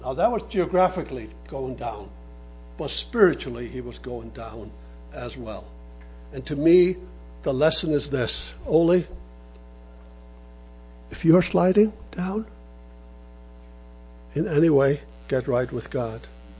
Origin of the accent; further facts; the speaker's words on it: Faroe Islands; English is a second language; Now, I come from the Faroe Islands.